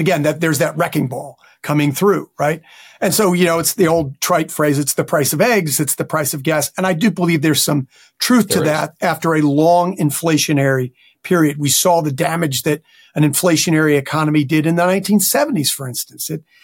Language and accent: English; Texas, United States; Ted Cruz in my home state of Texas adopted that to great effect in his campaign.